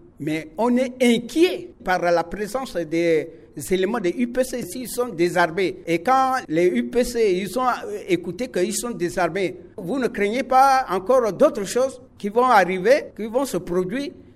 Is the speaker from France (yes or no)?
no; Mingala, Basse-Kotto, Central African Republic; chez moi, à Mingala, il y avait la guerre qui a tué la population.